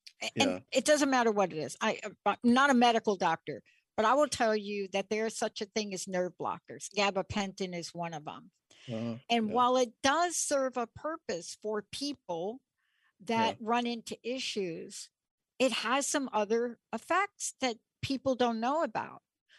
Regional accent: New York, United States; I'm from New York, but my stepmom was from the Deep South.

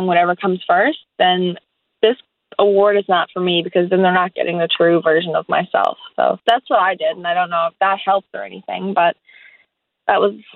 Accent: Fogo Island, Newfoundland and Labrador, Canada; I'm from Fogo Island, Newfoundland. I go to school at Fogo Island Central Academy. I'm a grade 12 student

